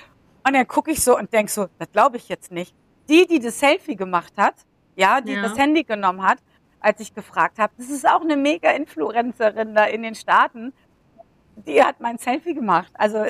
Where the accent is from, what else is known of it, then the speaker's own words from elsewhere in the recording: Germany; ich komme aus Deutschland